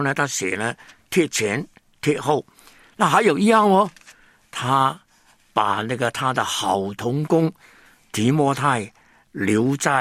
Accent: Hong Kong; Chinese is a second language; 因为他们晓得呢我是香港人哦

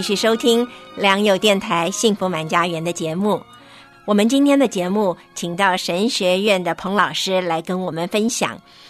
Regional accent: China

